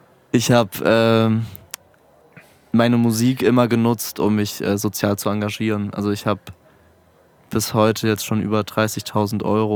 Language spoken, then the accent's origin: German; Mannheim, Baden-Württemberg, Germany; now in Frankfurt, Germany; Also ich komme aus Mannheim eigentlich.